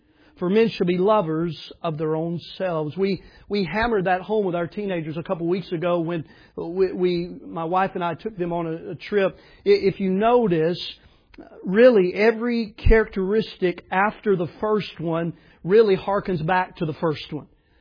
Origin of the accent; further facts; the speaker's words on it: Tennessee, United States; But that's just me. I'm from Tennessee.